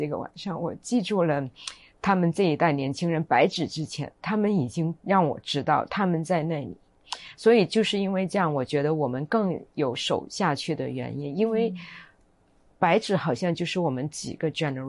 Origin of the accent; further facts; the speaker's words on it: Guangdong, China; 因为我是广东人，我很喜欢做饭煲汤